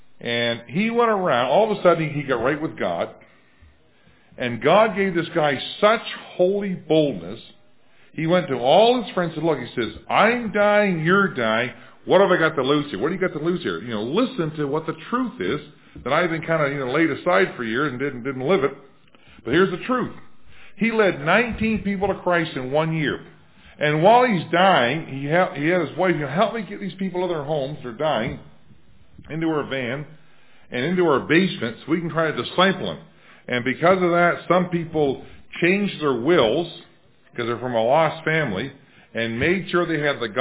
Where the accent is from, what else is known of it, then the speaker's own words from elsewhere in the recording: Nova Scotia, Canada; Shelburne, a little hick town about 20 miles from where I was raised in Nova Scotia.